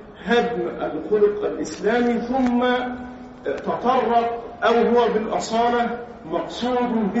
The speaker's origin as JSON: {"language": "Arabic", "country": "Egypt", "said": "عندنا في مصر عانينا من هذه المسألة"}